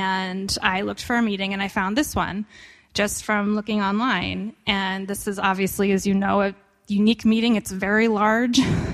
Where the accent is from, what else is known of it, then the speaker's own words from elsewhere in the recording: Arizona, United States; And I grew up in Arizona, and I went to Arizona State University on an academic scholarship